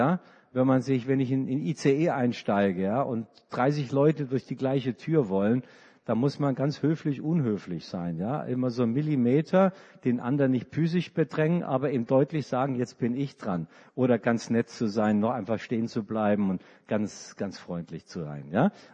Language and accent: German; Karlsruhe, Baden-Württemberg, Germany; Karlsruhe ist meine Heimatstadt, da habe ich meine Kindheit erlebt.